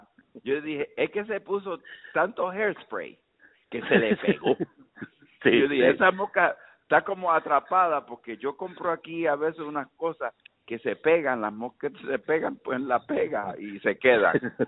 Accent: Puerto Rico; Este es un presidente, por lo menos como puertorriqueño, no me sorprende. Yo vivo aquí, en mi bella patria, Puerto Rico.

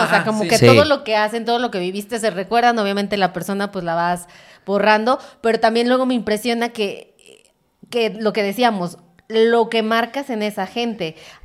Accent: Mexico; moved away; aquí todo el mundo me conoce porque pues soy la de México.

